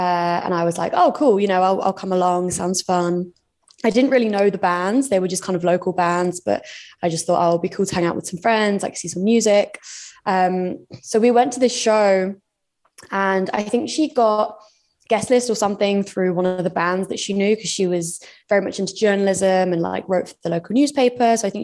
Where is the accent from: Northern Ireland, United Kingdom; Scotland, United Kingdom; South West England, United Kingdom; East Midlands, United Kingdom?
East Midlands, United Kingdom; Nottingham; I was about 17 at the time. I'm from Nottingham originally in the UK, so I was 17 in Nottingham, currently at college.